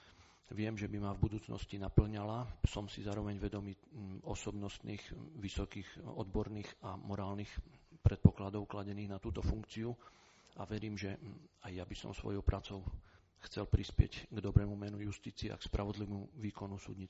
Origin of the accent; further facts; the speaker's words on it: Bardejov, Prešov Region, Slovakia; pochádzam z Bardejova.